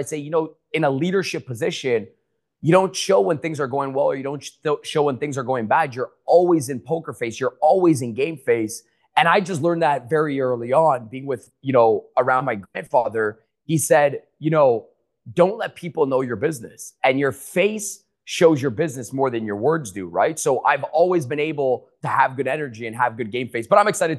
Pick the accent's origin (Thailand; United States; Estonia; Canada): Canada; Ontario; Yeah, I was born and raised in right outside of Toronto, Canada.